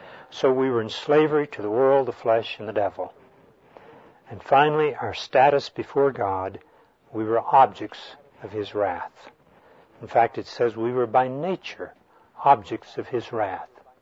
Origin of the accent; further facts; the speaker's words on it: Tyler, Texas, United States; When I was a boy, growing up in Tyler, Texas, we lived very close to a railroad spur that ran through our town